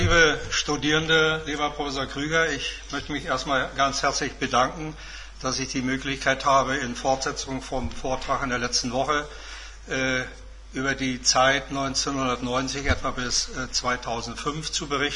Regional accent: Warin, Mecklenburg-Vorpommern, Germany; born there; Ich bin in Varin geboren, dieser kleinen Stadt, südöstlich von Wismar, 20 Kilometer.

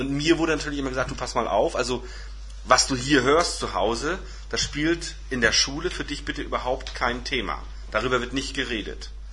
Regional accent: Parchim, Mecklenburg-Vorpommern, Germany; born there; Also ich wurde 1965 in Parchim geboren. Das ist eine Stadt, die hatte damals 28.000 Einwohner und 20.000 Sowjetsoldaten.

